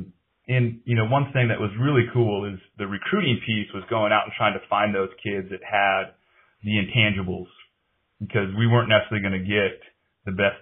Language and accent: English; Minnesota, United States; Well, I'm an Oregon transplant. I grew up in Minnesota, just outside of the Twin Cities.